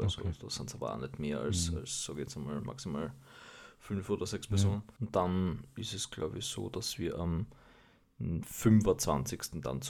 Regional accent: Austria; Von denen, die man halt als Österreicher so jetzt einmal singt

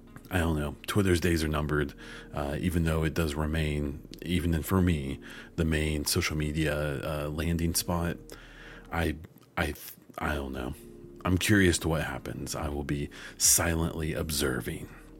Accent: United States; Well, my good man, I am an American, and we don't eat very healthy.

